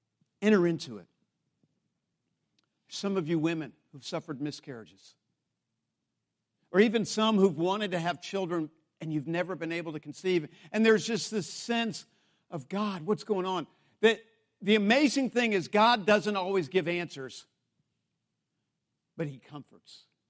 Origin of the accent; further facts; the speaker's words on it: United States; And as an American, I have been taught not to give in to these emotions.